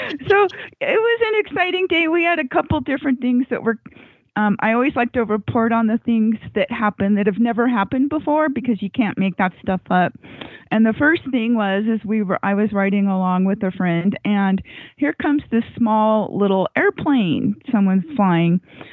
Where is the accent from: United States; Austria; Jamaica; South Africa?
United States; Gardnerville, Nevada; from Gardnerville, Nevada